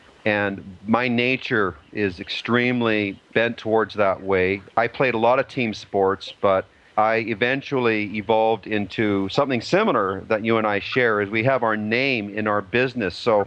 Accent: Canada; because I was a ball hockey nut too, and I loved hockey, as most Canadian kids do.

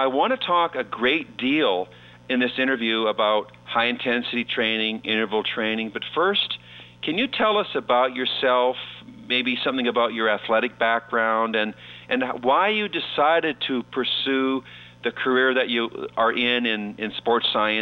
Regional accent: Canada; growing up in Canada

